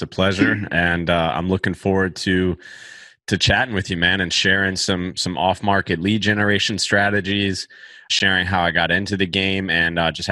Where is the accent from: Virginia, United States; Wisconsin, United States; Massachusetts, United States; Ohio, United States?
Virginia, United States; Virginia Beach; fast forward to now, I'm fixing, flipping, and wholesaling in San Diego, Tucson, Arizona, and in my hometown, Virginia Beach, Virginia.